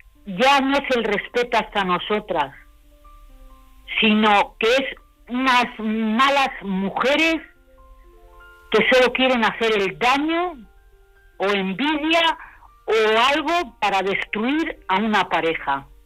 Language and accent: Spanish; Basauri, Basque Country, Spain; de donde soy yo, que yo soy de Basauri.